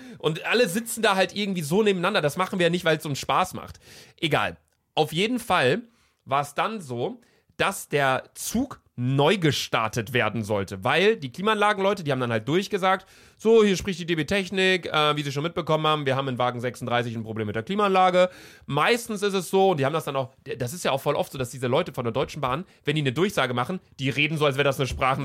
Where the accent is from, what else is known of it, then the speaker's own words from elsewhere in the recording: Germany; du kennst mich, ich bin Deutscher, ich bin hier komplett Bürokratie